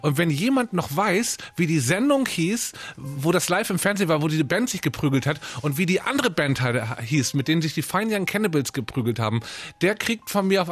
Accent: Northern Germany, Germany; ich bin aus Norddeutschland

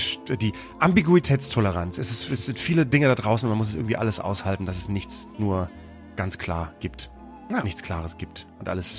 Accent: Frankfurt, Hesse, Germany; Naja, so sind wir Frankfurter manchmal.

